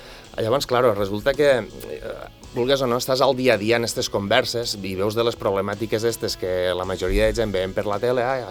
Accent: La Ràpita, Catalonia, Spain; jo sóc de la Ràpita, vaig néixer allí i encara estic allí.

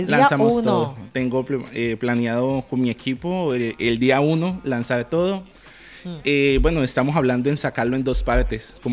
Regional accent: Colombia; pues en mi país, en Colombia, de pronto pues me van a reconocer

